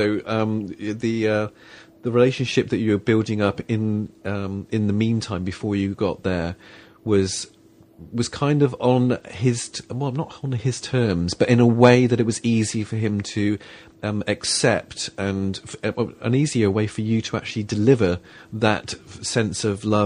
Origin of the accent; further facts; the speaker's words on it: England, United Kingdom; I mean, I don't know if I would class myself as typically British or English